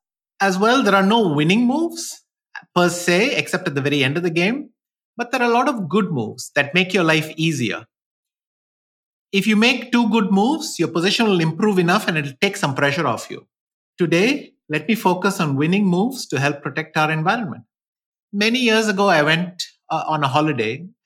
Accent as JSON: {"language": "English", "town": "Chennai", "region": "Tamil Nadu", "country": "India", "tie": "born or raised there", "said": "I live in Chennai. I grew up in Chennai, and we are one of the most fortunate areas in terms of rain and water bodies, which is why the city grew so much."}